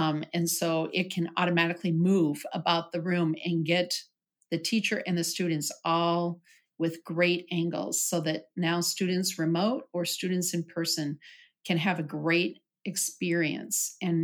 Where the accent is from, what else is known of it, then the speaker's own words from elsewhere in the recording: South Dakota, United States; now in Nebraska, United States; I come from South Dakota. I now live in Nebraska, but I come from South Dakota.